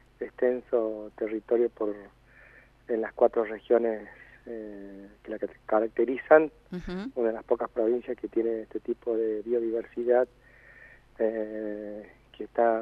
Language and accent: Spanish; Humahuaca, Jujuy, Argentina; Sí, soy de Humahuaca.